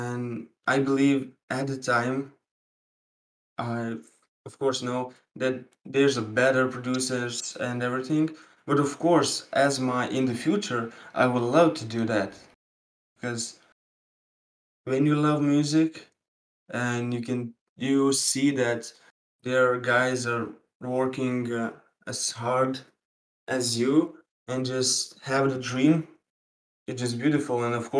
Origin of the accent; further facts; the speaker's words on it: Lithuania; English is a second language; I'm from Lithuania, you're from America.